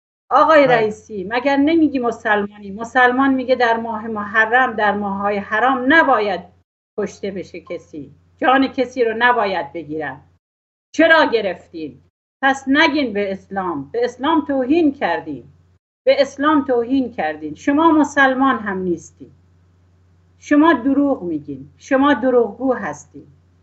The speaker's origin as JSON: {"language": "Persian", "country": "Iran", "said": "متاسفم که من یک ایرانیم و در همچین جایی دارم زندگی میکنم."}